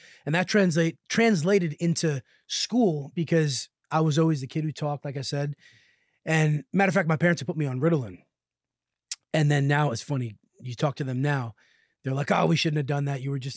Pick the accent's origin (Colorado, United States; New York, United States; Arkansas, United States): New York, United States; Washingtonville; I grew up in Washingtonville, New York. So you know where the Woodbury Commons is?